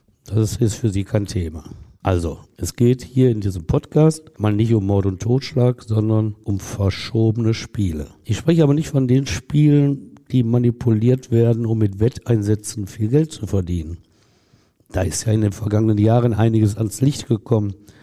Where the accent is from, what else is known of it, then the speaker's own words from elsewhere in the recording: Essen, North Rhine-Westphalia, Germany; als Essener Jung, als ich so 10 Jahre alt war, war Rot-Weiß Essen, lang ist her, in der ersten Bundesliga.